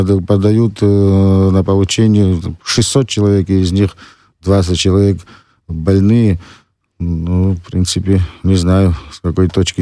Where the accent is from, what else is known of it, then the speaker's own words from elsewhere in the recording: Abkhazia, Georgia; Мы все родились, живем в Абхазии, мы знаем, что это такое.